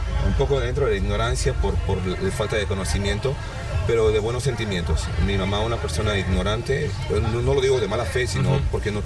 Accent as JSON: {"language": "Spanish", "country": "Mexico", "moved": "as an adult", "said": "soy capitalino, soy de la Ciudad de México, bueno, del Estado de México. Ahí me casé con mi esposa, tuve a una pequeña bebé. Y después de ahí, pues tú sabes, ¿no? La situación de todo mundo, que es la crisis, me obligó a venirme para acá."}